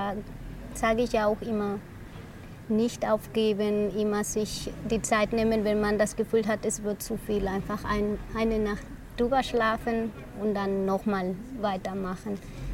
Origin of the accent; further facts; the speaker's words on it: Mexico City, Mexico; German is a second language; moved away as an adult; now in Germany; ich komme aus Mexico City und ich wohne seit 10 Jahren in Deutschland.